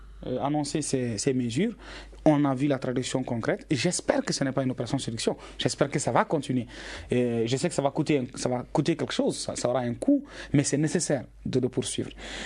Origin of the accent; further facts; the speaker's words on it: Gao, Mali; Je suis natif de Gao, j'ai grandi là-bas.